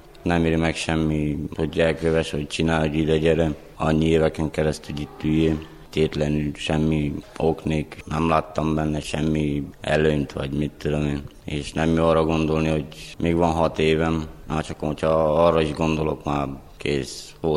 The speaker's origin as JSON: {"language": "Hungarian", "town": "Târgu Mureș", "region": "Mureș County", "country": "Romania", "tie": "born or raised there", "said": "mert itt születtem, itt nőttem fel, szeretem ezt a várost."}